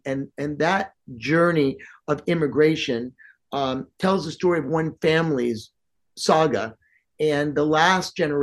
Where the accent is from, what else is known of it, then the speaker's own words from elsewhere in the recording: New York City, New York, United States; So I'm a native New Yorker. I grew up in Manhattan, been coming out here my whole life.